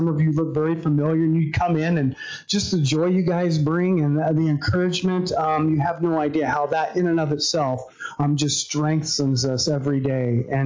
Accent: Sweet Home, Oregon, United States; So I'm 50, and I grew up in Sweet Home. I've lived in the Valley my whole life.

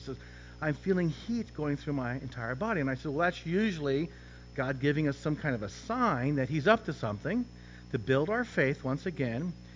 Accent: United States; I want to go to bed because I'm an American. We go to bed earlier.

